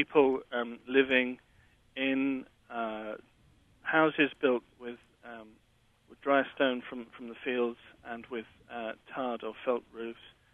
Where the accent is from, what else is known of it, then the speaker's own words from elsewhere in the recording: England, United Kingdom; Surprisingly well.